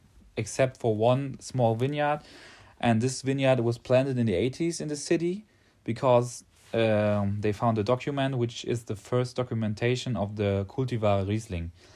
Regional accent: Rüsselsheim, Hesse, Germany; English is a second language; So me, I'm not directly from the Rheingau. I'm from Rüsselsheim

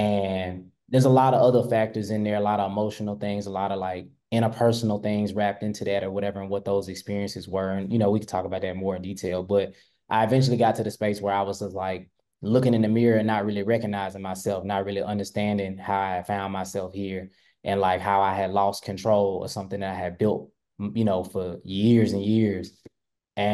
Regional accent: Memphis, Tennessee, United States; You from a place, like I'm from Memphis. So you from a place where there's not a lot of industry.

